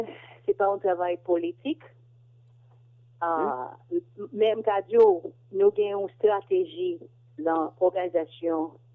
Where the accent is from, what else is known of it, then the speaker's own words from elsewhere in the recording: Haiti; now in United States; Moi, je suis haïtien américain. Nous disons, nous-mêmes, OK? Moi, je suis toujours haïtien. Je suis né haïtien, je suis toujours haïtien.